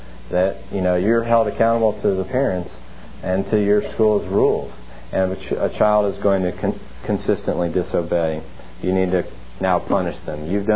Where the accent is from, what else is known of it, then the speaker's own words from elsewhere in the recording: New Jersey, United States; now in Memphis, United States; I'm from New Jersey, and there's very few places in Memphis that have good pizza